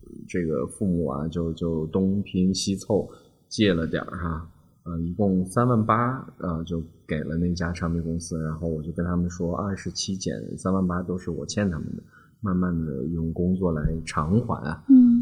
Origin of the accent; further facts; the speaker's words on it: Ji'an, Jilin, China; now in Beijing, China; 大学是在吉林省的省会城市长春，因为我的家乡就是吉林的吉安